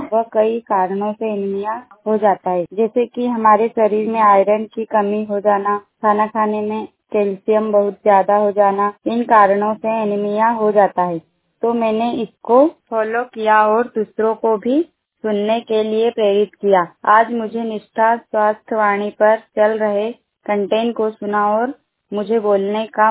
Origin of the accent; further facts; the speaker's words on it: Tunger, India; मैं ग्राम तुंगेर से हूँ।